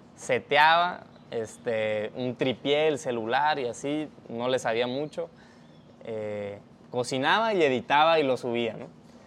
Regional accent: Sonora, Mexico; born there; Yo nací en Sonora, en el norte de México, y allá acostumbramos mucho a hacer carnita asada

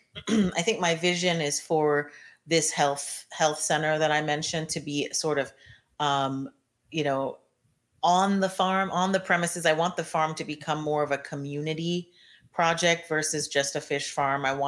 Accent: Ghana; Because I'm from Ghana, and I have people there still.

